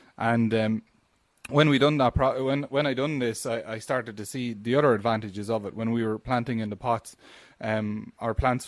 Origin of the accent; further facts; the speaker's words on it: Tullamore, Leinster, Ireland; I'm from Tullamore in County Offaly, and I'm living in a housing estate